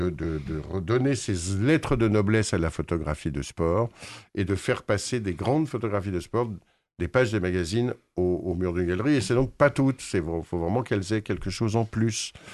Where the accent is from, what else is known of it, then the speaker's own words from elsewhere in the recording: Paris, Île-de-France, France; Moi, je suis parisien depuis toujours, ou quasiment, je suis arrivé à l'âge de 6 ans